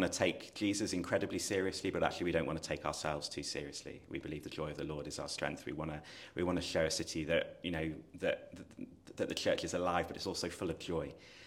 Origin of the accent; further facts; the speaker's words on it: Manchester, North West England, United Kingdom; me coming home to my hometown of Manchester, where I'd grown up.